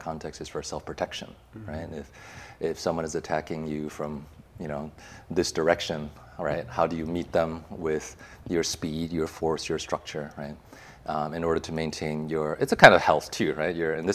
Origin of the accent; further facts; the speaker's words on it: Taiwan; also born or lived in the West; You know, I grew up, I was born in Taiwan. Spent a lot of time in the West, and also actually had an opportunity to move back to Taiwan as a young teenager.